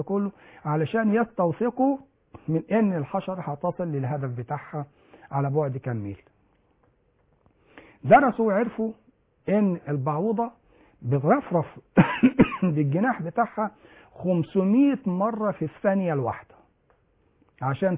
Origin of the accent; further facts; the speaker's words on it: Egypt; كان موجود عندنا في مصر وفي بعض الافراد بيصابوا بيه